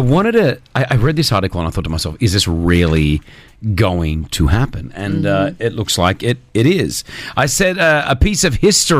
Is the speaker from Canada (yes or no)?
no; Sydney, New South Wales, Australia; He has held a press conference in my hometown of Sydney.